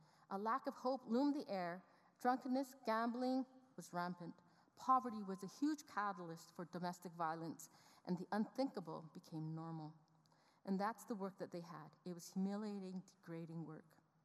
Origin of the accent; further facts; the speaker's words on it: Calgary, Alberta, Canada; also born or lived in Cambodia; We come from Calgary, Alberta, not so far from here, but we've served in Cambodia as missionaries for the past 10 years.